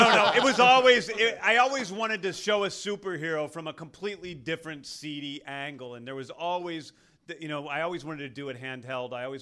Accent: Hawaii, United States; I'm from Hawaii. Yes.

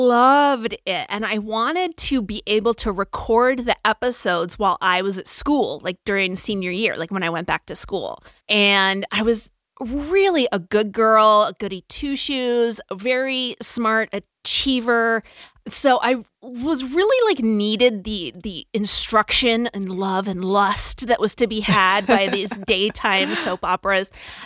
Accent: Phoenix, Arizona, United States; And so I took to the local newspaper, the Arizona Republic, because, you know, I grew up in Phoenix, Arizona.

